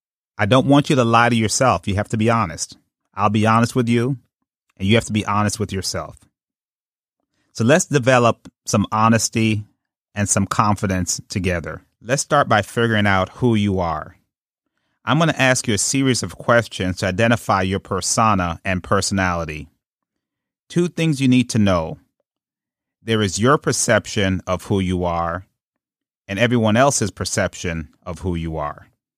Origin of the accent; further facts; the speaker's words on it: Brooklyn, New York, United States; But I grew up in Brooklyn, and my perspective on weapons is a little bit different